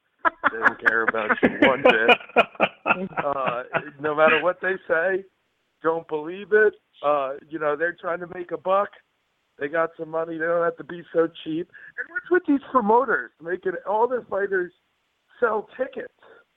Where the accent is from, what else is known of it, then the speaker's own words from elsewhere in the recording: Howell Township, New Jersey, United States; also born or lived in Perth Amboy; now in Temecula, United States; I'm originally from Perth Amboy, where I was born, but I'm Howell Township. I've wrestled there all my life, been there all my life, just about, so I moved out to California.